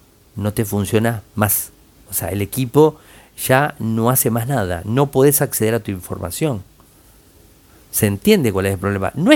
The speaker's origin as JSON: {"language": "Spanish", "country": "Mexico", "said": "Voy a Estados Unidos, soy mexicano, paso a Texas"}